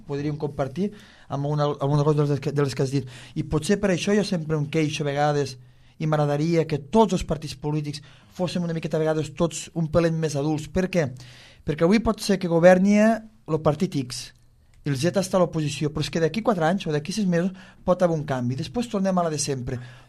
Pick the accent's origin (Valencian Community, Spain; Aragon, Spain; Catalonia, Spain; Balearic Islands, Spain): Catalonia, Spain; Catalunya és un país que a tots mos agrada, van valorar-nos que som catalans